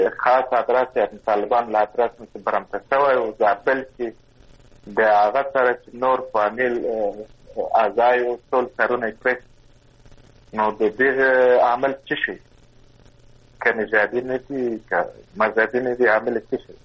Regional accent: Kandahar, Afghanistan; لکه موږ د کندهار یم

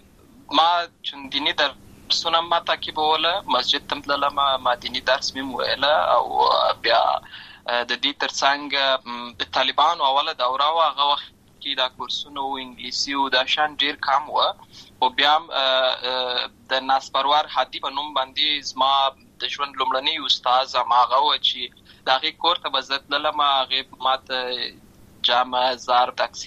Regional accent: Lashkargah, Helmand, Afghanistan; also born or lived in Uruzgan; زه په اصل کې د اورزغان ولایت یم، اما زه په هلمند ولایت لشکرګاه کې پیدا شوی یم،

